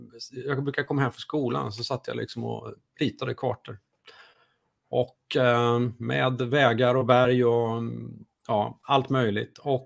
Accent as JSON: {"language": "Swedish", "town": "Jönköping", "region": "Jönköping County", "country": "Sweden", "tie": "born or raised there", "said": "hemma på den här gården jag växte upp på utanför Jönköping."}